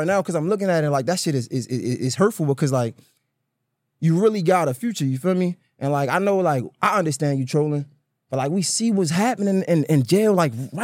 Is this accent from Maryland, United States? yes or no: yes; Baltimore, Maryland, United States; You come from Chicago. Right. I'm from Baltimore.